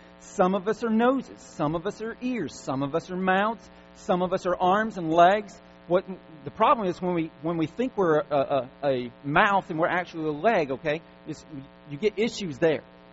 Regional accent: United States; because, you know, we're American, and so we just have this rugged individualism

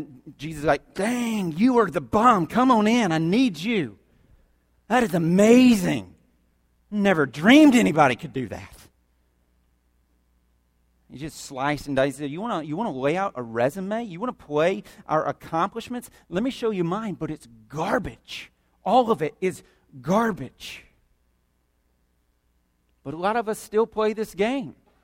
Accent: the South, United States; I grew up in the South, and we're all Christians down here.

